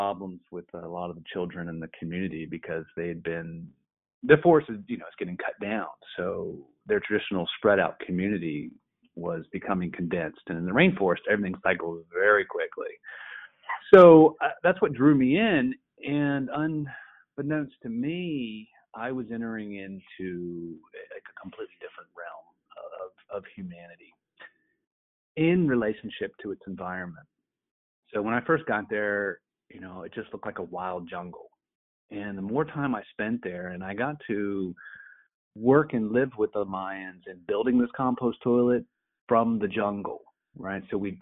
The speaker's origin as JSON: {"language": "English", "town": "Frederick", "region": "Maryland", "country": "United States", "also_born_or_lived": "Latin America", "said": "I'm originally from Appalachia, Frederick, Maryland area. But I spent nearly 18 years of my life living in rural Latin America, in the tropics"}